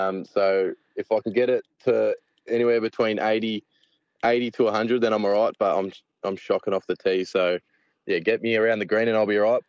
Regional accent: Melbourne, Victoria, Australia; I grew up in Melbourne, so obviously that's a pretty heavily invested in AFL.

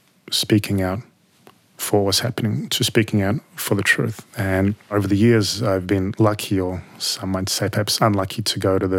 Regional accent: Australia; I went to the most public of high schools, and I went to university in southern New South Wales, and most of my friends growing up were not Jewish.

